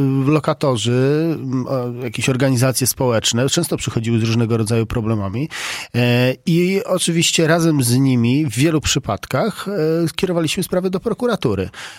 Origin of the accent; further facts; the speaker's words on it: Warsaw, Masovian Voivodeship, Poland; jestem z Warszawy